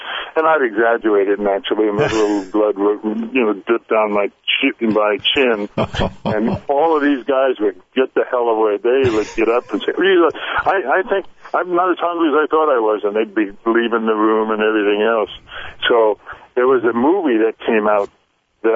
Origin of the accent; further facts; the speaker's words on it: San Francisco, California, United States; came back to my hometown. I had gone to high school in San Francisco.